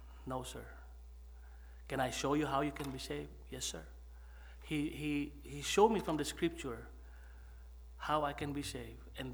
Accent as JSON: {"language": "English", "town": "Manila", "region": "Metro Manila", "country": "Philippines", "tie": "born or raised there", "said": "I was born and raised in Manila. That's the capital city of the Philippines."}